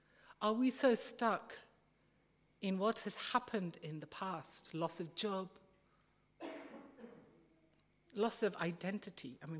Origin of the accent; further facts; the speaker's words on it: India; One thing I've noticed growing up in India, people hold grudges deeply and forever.